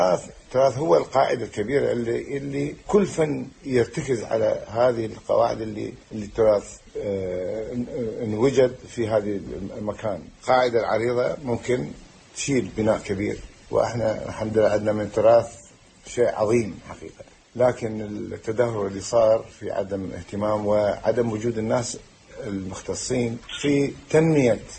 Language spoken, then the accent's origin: Arabic; Baghdad, Baghdad Governorate, Iraq; أتشرف أن أكون من أصل كردي، لكن مع الأسف ما أتكلم كردي لأنه إحنا ولدنا في بغداد وعشنا في بغداد، ففاتتنا هالفرصة العظيمة.